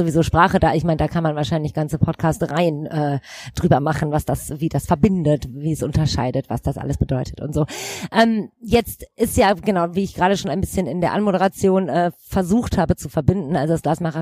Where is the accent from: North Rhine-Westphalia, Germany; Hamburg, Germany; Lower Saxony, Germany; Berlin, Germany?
North Rhine-Westphalia, Germany; Düsseldorf; also ich bin ja hier aufgewachsen in Golzheim, also ein, mhm, anderes Viertel mit G, und irgendwie auch am anderen Ende der Stadt.